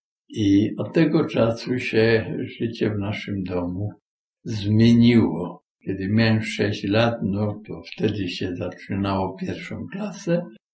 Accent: Cieszyn, Silesian Voivodeship, Poland; born there; Urodziłem się w Cieszynie w marcu 1926 roku jako syn

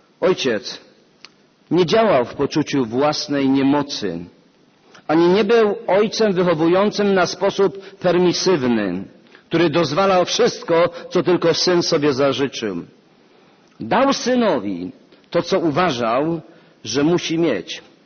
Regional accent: Oświęcim, Lesser Poland, Poland; Zarówno mój przedmówca, jak i ja pochodzimy spod Oświęcimia.

